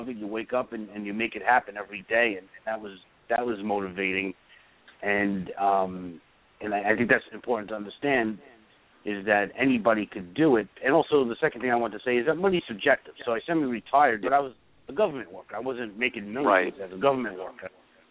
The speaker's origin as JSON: {"language": "English", "town": "Brooklyn", "region": "New York", "country": "United States", "tie": "born or raised there", "accent": "New York", "said": "Well, I was going to say Long Island, but, you know. I was born and raised"}